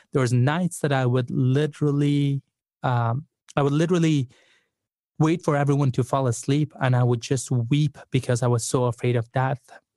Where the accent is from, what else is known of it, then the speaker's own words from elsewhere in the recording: Afghanistan; Growing up in Afghanistan in the middle of the civil war, I had seen a lot of death.